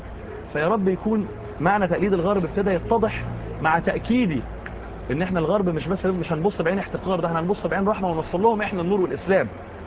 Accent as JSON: {"language": "Arabic", "country": "Egypt", "said": "في ولد كان عندنا في مصر بيدرس دراسات اسلاميه"}